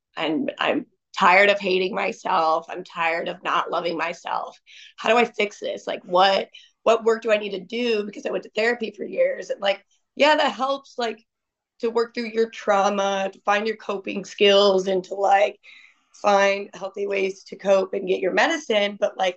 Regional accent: West Des Moines, Iowa, United States; moved away as an adult; now in Lincoln, United States; Yeah, so I'm originally from West Des Moines, Iowa. I moved to Lincoln, Nebraska around 2 years ago, just so I could be like closer to my boyfriend.

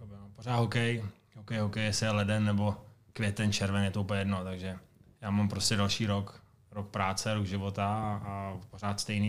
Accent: Slovakia; Ne, my jsme ze Slovenska, takže Siveka.

